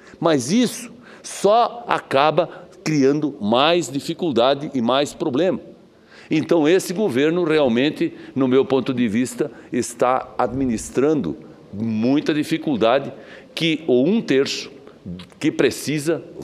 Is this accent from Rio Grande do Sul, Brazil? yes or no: no; Santa Catarina, Brazil; E como eu sou catarinense, obviamente que eu tenho notícias do meu estado sempre